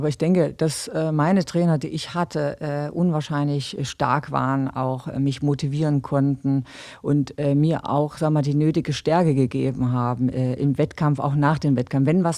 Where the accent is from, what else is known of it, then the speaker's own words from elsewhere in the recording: Gera, Thuringia, Germany; Also Gera, muss man sagen, ist meine Heimatstadt. Da bin ich groß geworden